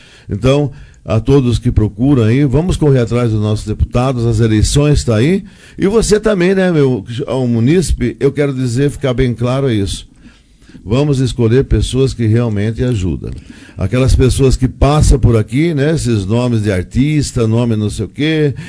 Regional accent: Fernando Prestes, São Paulo, Brazil; É lá da minha cidade, Fernando Prestes. Fernando Prestes.

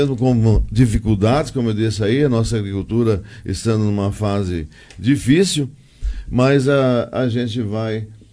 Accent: Fernando Prestes, São Paulo, Brazil; É lá da minha cidade, Fernando Prestes. Fernando Prestes.

